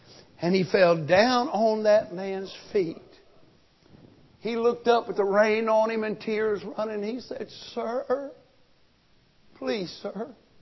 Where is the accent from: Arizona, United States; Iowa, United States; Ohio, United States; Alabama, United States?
Alabama, United States; Because I'm from South Alabama. My way was to punch them.